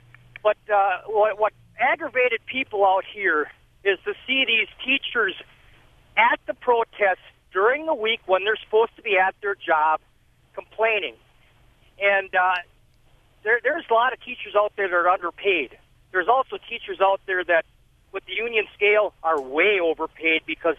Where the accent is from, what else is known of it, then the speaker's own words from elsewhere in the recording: Wisconsin, United States; I come from Northern Washington County, and you know, you characterize that as urban. Well, the part of Washington County I come from is basically tractor country.